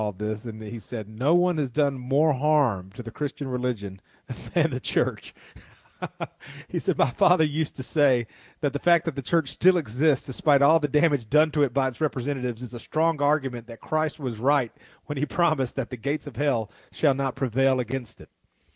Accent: the South, United States; but I am still a Southerner and I am still a Baptist, so they can't take that away.

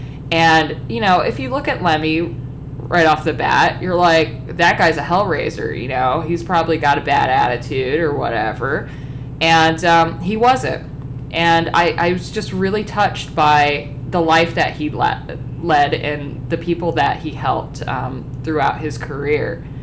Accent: Florida, United States; I born and raised in Florida, and I gotta tell you, growing up there was tough because I always felt like there's more than this.

